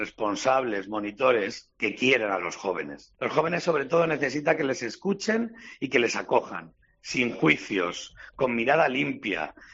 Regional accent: Yepes, Castilla-La Mancha, Spain; que soy un simple y humilde laico de parroquia de mi pueblo, de Yepes, que es ahí donde forjé mi compromiso con Cristo.

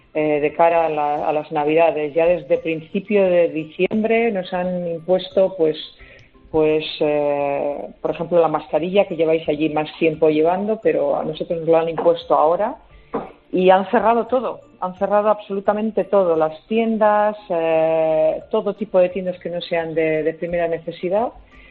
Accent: Bilbao, Basque Country, Spain; yo soy bilbaína, o sea que el frío, la lluvia me suenan bastante conocidas y ya llevo aquí mucho tiempo, entonces estoy más acostumbrada.

